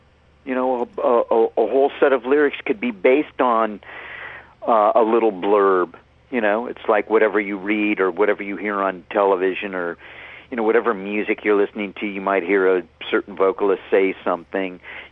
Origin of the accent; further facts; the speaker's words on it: California, United States; We come from Southern California.